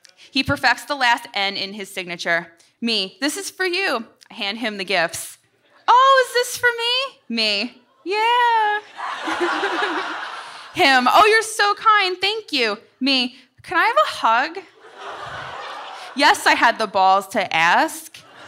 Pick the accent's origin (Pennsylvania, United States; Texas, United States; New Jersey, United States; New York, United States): New Jersey, United States; I said, no, we're from New Jersey.